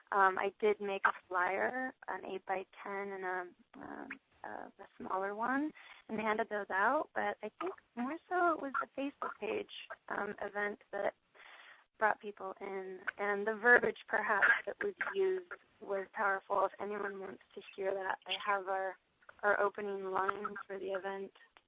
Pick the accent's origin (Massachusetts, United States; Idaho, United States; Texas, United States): Idaho, United States; Boise; like when I go to my hometown of Boise, Idaho